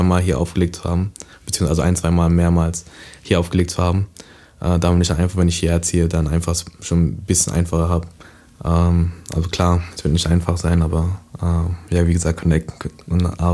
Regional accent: New York, United States; also born or lived in Strasbourg, France; now in Karlsruhe, Germany; Also ich bin aufgewachsen in New York.

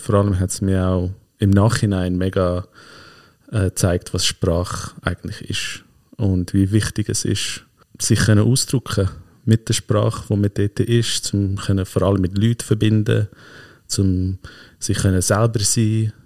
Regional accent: United States; now in Switzerland; obwohl ich Schweizer bin, ist Schweiz ja nicht meine Heimat gewesen, sondern ich bin Amerikaner gewesen. Und so kulturell und sprachlich alles habe ich mich mega identifiziert mit der amerikanischen Kultur.

